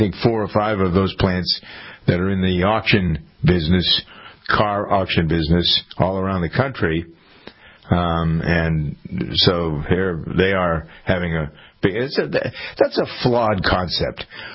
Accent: Framingham, Massachusetts, United States; And they just bought the largest building in Massachusetts, which happens to be in my hometown of Framingham, the old General Motors plant.

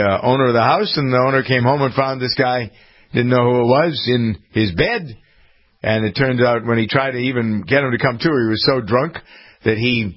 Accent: Framingham, Massachusetts, United States; the big story in Framingham, my hometown today

